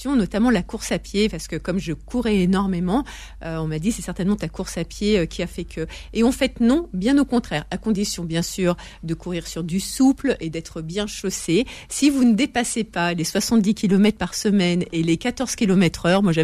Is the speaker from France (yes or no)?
yes; Lyon, Auvergne-Rhône-Alpes, France; je parle de cette Saint-Élion qui est une course qui se court vers chez nous à Lyon